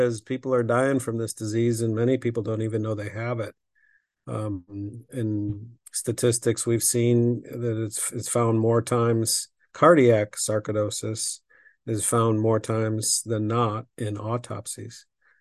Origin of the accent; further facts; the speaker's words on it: Victor, New York, United States; For me, growing up in Victor, older sister Margie, shout out to Margie, and younger brother Doug, my parents. It was just a wonderful place and time to grow up.